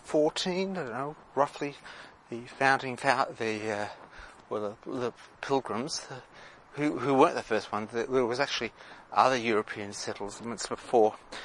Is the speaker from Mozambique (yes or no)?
no; Australia; Look, I'm just an Aussie going through this